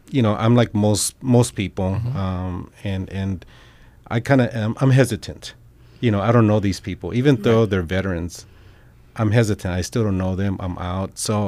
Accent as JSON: {"language": "English", "region": "California", "country": "United States", "lives_now": "Tucson, United States", "said": "I moved to Tucson. I'm originally from California, so I didn't have any family"}